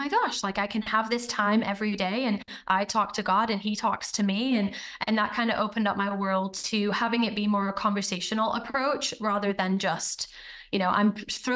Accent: England, United Kingdom; So I grew up in England with Irish parents. So my accent has always kind of confused people, even when I was a child.

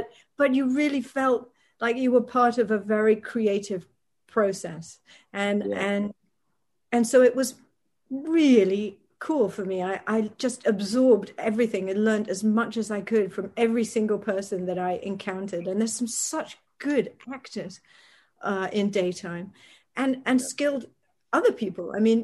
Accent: United Kingdom; clocked that I was actually British. I think I said something on the way out that was, you know, my usual accent.

